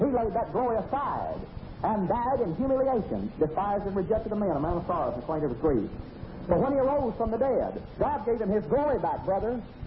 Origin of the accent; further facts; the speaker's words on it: Graham, Texas, United States; In my hometown of Graham, Texas, I talked to a medical doctor out at home.